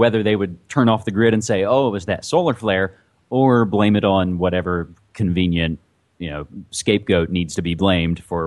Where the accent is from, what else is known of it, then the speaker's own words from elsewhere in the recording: West Virginia, United States; And that would be the Rockefeller from my home state of West Virginia